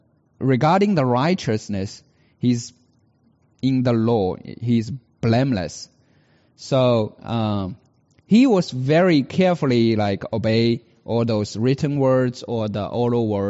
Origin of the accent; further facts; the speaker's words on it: China; as growing up in China